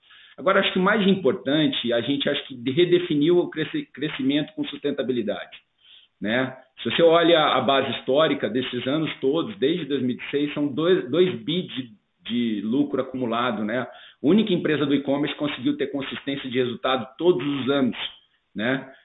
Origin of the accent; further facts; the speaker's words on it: Brazil; como cidadão, como brasileiro, muito entristecido com tudo que aconteceu